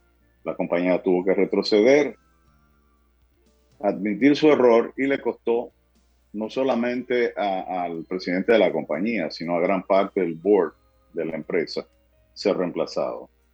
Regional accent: Dominican Republic; si a usted le molesta mi acento, que no debiera molestarle, porque mi origen real y efectivamente yo soy dominicano. Y tengo la nacionalidad porque en algún momento de la vida viví en los Estados Unidos

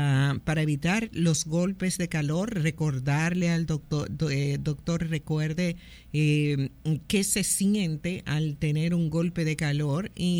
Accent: Dominican Republic; nosotros como dominicanos, aunque estamos acostumbrados al calor

